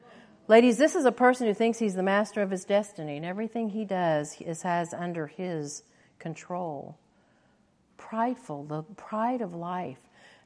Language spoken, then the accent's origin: English; Tulsa, Oklahoma, United States; In fact, in my hometown in Tulsa, Oklahoma, I was driving one day